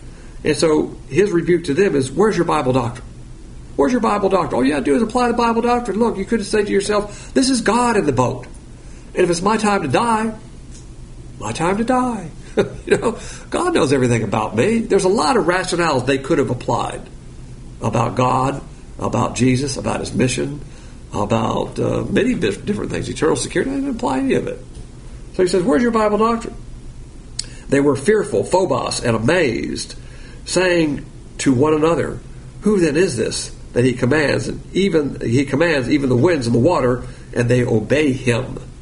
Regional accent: Alabama, United States; But I'm from Alabama. We eat pig. Barbecue is pig.

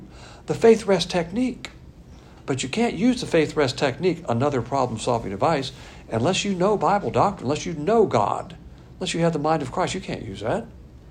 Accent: the South, United States; I know I'm from the South, but I talk so fast sometimes when I get excited.

